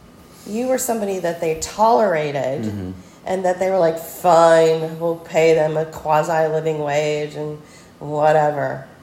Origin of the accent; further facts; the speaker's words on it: California, United States; And we don't know anybody because we're from California.